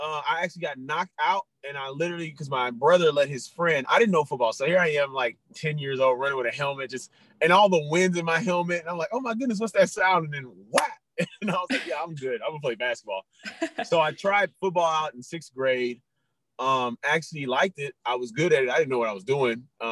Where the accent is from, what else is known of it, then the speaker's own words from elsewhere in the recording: Missouri City, Texas, United States; I'm from Houston, Texas, specifically a city, Missouri City, Texas. Mo City, as most people know it. Look out. Grew up in Texas my whole life.